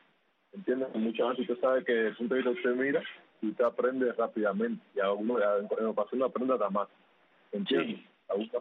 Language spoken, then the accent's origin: Spanish; Guantánamo, Cuba; yo soy de Guantánamo